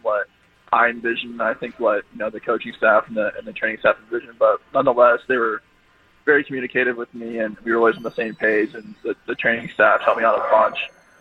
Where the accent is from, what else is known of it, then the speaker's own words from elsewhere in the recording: Batesville, Indiana, United States; So I grew up in Batesville, Indiana, which is actually about 45 minutes or so west of Cincinnati.